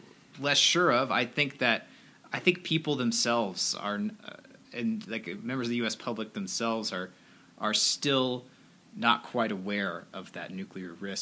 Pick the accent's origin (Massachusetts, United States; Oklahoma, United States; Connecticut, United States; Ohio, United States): Oklahoma, United States; I am of the generation, I was growing up in Oklahoma, and every Saturday at noon, they would test sirens.